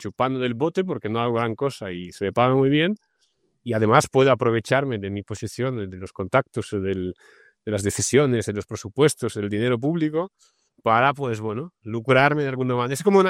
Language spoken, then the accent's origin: Spanish; Russia; yo vengo de Rusia, o la URSS, ¿sabes?